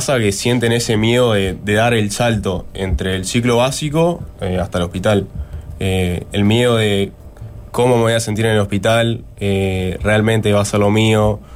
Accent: Flores, Uruguay; moved away as an adult; Sí, claro, yo soy de Flores y con 18 años tuve que dejar mi casa. Yo era hijo único, vivía solamente con mi madre. Y bueno, tuve que venir a la gran ciudad a pelearla, como quien dice.

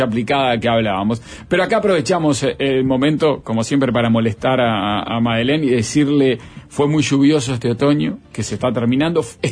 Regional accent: Uruguay; somos buenos los uruguayos

